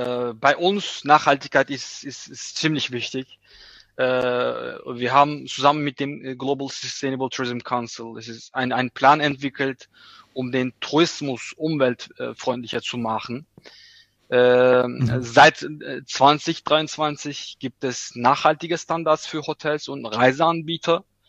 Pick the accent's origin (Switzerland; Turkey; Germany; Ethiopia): Turkey; Black Sea Region; ich komme aus der Schwarzmeerregion, wie ich schon sagte.